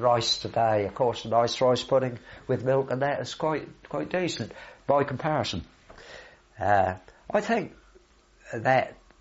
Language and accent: English; Southwold, East of England, United Kingdom; which is about 12 miles from Southwold, my hometown.